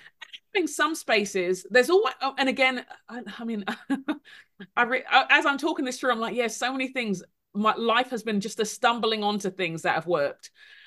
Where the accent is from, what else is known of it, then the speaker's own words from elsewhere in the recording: London, United Kingdom; that's more to do with me being a Londoner, nothing to do with anything, the event.